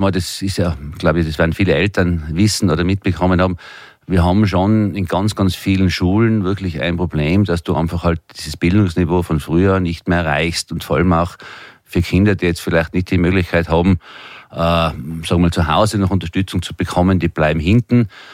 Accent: Tyrol, Austria; es ist auch bei uns in Tirol schon so

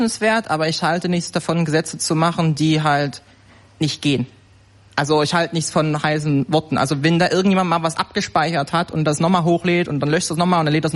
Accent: East Germany, Germany; Ich komme aus Ostdeutschland.

